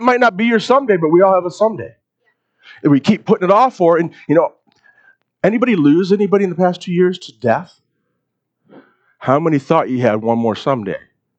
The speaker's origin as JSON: {"language": "English", "country": "United States", "said": "I'm American. I'm from America."}